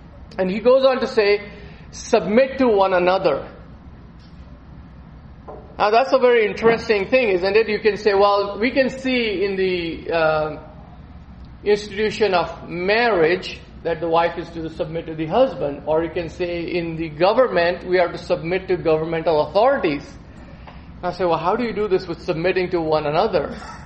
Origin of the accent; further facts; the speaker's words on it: India; it's always kind of baffled me when I was growing up in India, and sometimes here